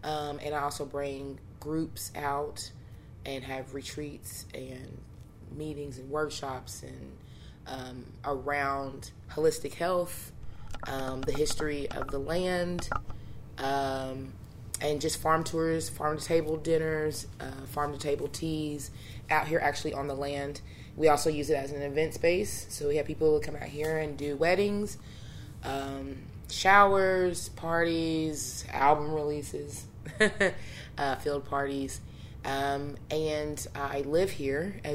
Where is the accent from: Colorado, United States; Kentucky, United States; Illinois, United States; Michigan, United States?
Kentucky, United States; Lexington; also born or lived in Austin, Texas / Madison County, Kentucky; I was born in Austin, Texas, raised in Madison County, Kentucky, grew up in Lexington, Kentucky, and I'm back home in Madison County.